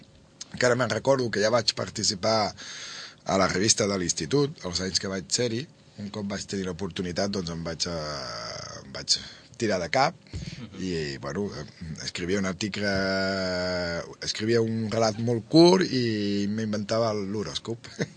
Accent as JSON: {"language": "Catalan", "town": "Manlleu", "region": "Catalonia", "country": "Spain", "tie": "born or raised there", "also_born_or_lived": "Seville", "said": "jo soc manlleuent, d'aquí de tota la vida, nascut a Sevilla"}